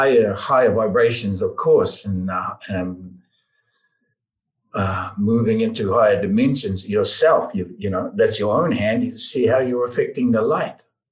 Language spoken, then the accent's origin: English; New Zealand; I was born and raised in New Zealand, you know. I was born on and raised on the marae.